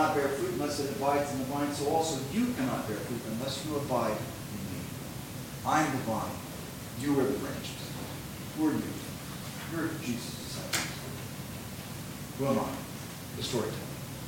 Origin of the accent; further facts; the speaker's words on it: United States; It is fully possible for me as an American